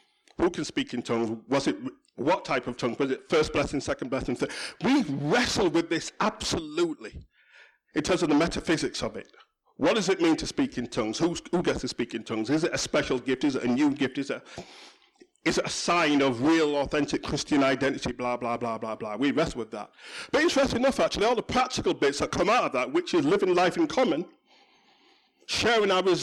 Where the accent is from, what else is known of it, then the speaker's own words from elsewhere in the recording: Yorkshire and the Humber, United Kingdom; I come from West Yorkshire, God's own county.